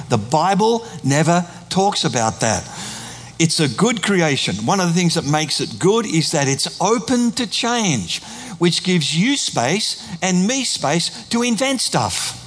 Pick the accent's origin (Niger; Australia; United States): Australia; I'm an Aussie